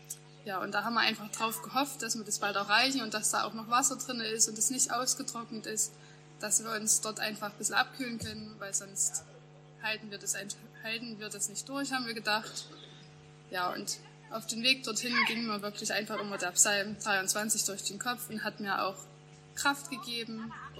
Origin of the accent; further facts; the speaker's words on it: Königswalde, Saxony, Germany; ich komme aus Königswalde.